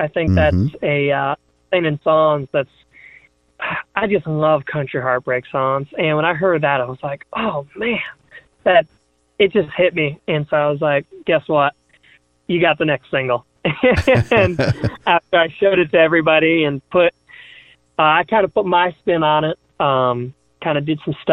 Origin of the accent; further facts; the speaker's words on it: Connecticut, United States; No, I grew up right in the hub of country music, Connecticut.